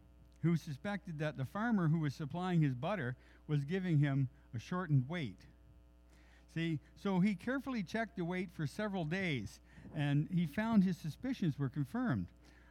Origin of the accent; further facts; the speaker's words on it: East Coast, United States; accent: East Coast; I just think that today it's a good thing I lost my East Coast accent.